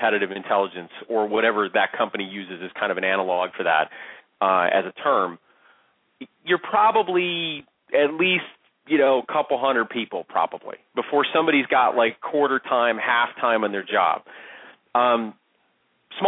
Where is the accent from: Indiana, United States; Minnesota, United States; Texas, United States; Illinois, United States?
Illinois, United States; Chicago; I grew up in Chicago. Chicago's got its thing.